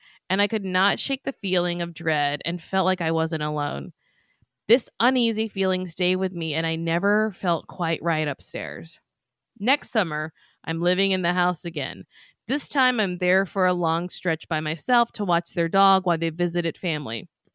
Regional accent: Wyoming, United States; I'm from Wyoming, and two of my best friends are a married couple.

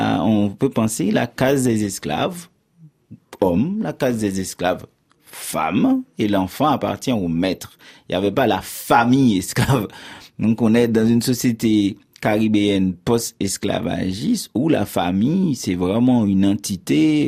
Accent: Haiti; j'ai cette fierté-là de dire que je viens d'Haïti, je suis fier de mon passeport bleu.

